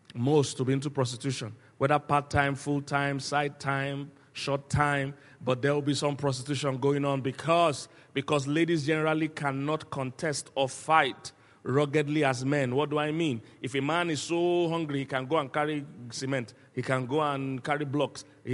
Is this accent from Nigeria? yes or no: yes; Festac, Lagos, Nigeria; In fact, the house I grew up in Festac, my parents won that house.